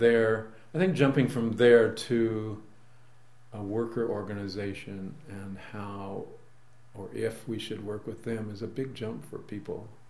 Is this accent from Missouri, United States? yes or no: yes; Missouri, United States; North Missouri. Almost in Iowa.